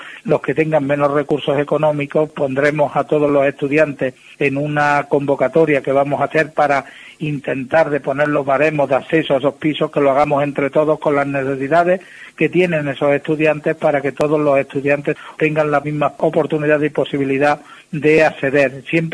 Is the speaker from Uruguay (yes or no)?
no; La Roda de Andalucía, Andalusia, Spain; llevarse los recursos de los vecinos y vecinas de mi pueblo, de Andalucía y de España